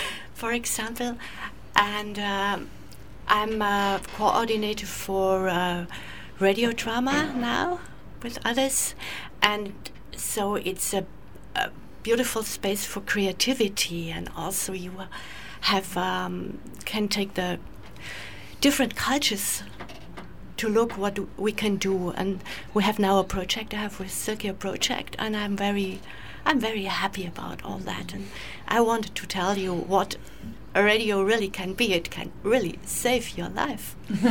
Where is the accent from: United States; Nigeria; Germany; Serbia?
Germany; I'm German